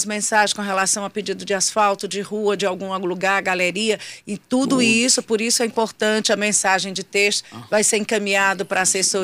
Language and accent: Portuguese; Teresina, Piauí, Brazil; eu sou teresinense, eu sou mãe de teresinense, eu moro nessa cidade.